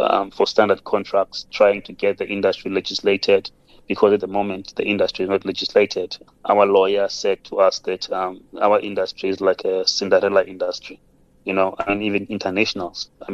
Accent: South Africa; it makes us as South African film industry a liability

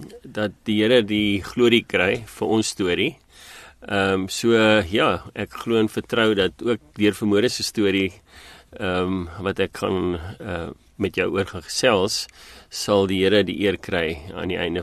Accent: Germiston, Gauteng, South Africa; Ja, so ek het in Primrose Jermiston groot geword aan die Oosrand.

